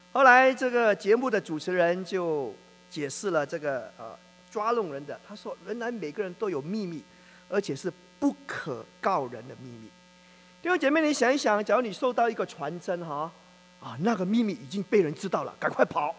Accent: Malaysia; 我是马来西亚人

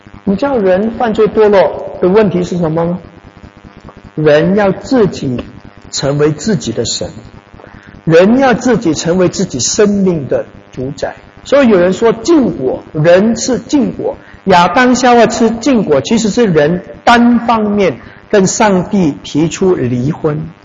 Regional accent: Malaysia; 我在马来西亚出生跟长大

